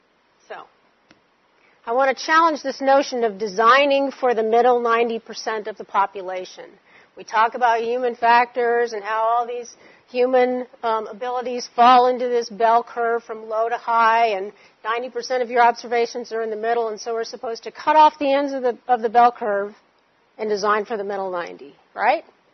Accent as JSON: {"language": "English", "region": "California", "country": "United States", "tie": "born or raised there", "said": "Well, I grew up in California. I never knew I had an accent, but apparently I picked it up and dropped it again."}